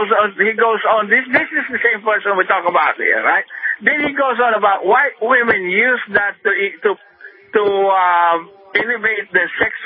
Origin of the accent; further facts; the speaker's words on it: Philippines; I'm from the Philippines. I don't use drugs.